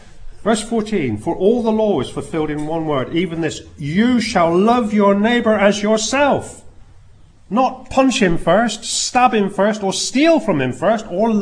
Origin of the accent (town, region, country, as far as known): South West England, United Kingdom